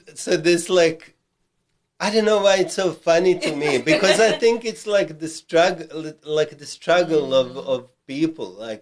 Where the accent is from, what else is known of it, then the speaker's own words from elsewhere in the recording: South Africa; man, I'm Serbian. Like, I'm South African, but like my DNA is Serbian, and we are straightforward.